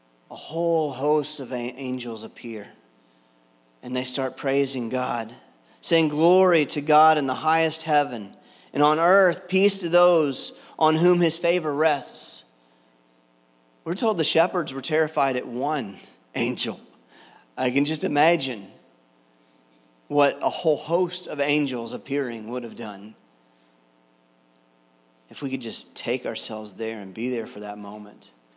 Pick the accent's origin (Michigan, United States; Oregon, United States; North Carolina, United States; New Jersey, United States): North Carolina, United States; now in Ohio, United States; As you guys know, I'm a Southerner, born and raised in North Carolina.